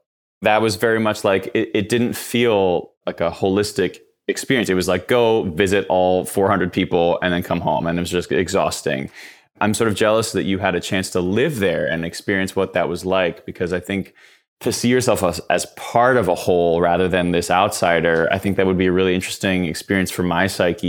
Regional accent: New Jersey, United States; born there; And my brothers and I were all born in New Jersey.

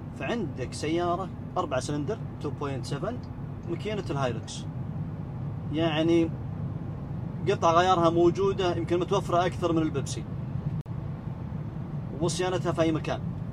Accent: Saudi Arabia; مع أني ما أذكر في أحد عندنا في السعودية، ما عندنا السحب والقطر والأمور هذه

